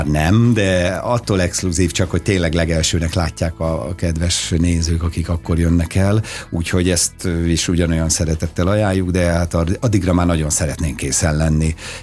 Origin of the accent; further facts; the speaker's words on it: Budapest, Hungary; innen 3-4 háznyira születtem, hát nem Batalkanom a kórházba, de az is nagyon közel van, mert sportkórházba születtem, az másik az irányba, igen, van 3-4 házra, és itt laktunk a Márvány utcában, úgyhogy ez nekem tényleg hazai környezet.